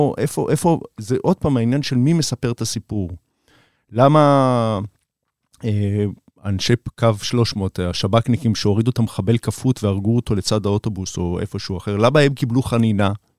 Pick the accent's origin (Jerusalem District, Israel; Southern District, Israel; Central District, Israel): Southern District, Israel; Beersheba; אני גדלתי בבאר שבע